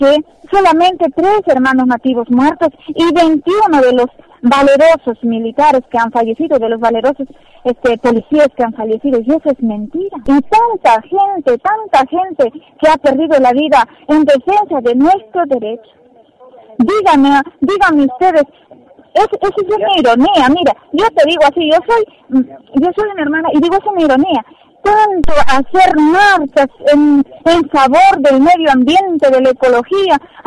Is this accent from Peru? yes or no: yes; Peru; si nosotros queremos a nuestro país y estamos orgullosos de ser los peruanos